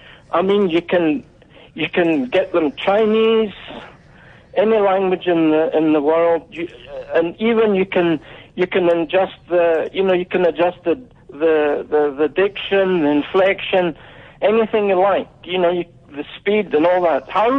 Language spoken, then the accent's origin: English; Scotland, United Kingdom; I was originally from Scotland.